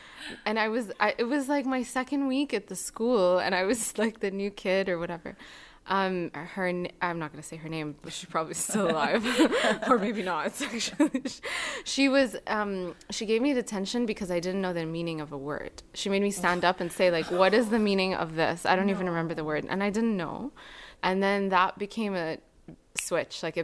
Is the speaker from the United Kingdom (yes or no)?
no; United Arab Emirates; I grew up in the UAE, and I've been in Dubai for 6 years.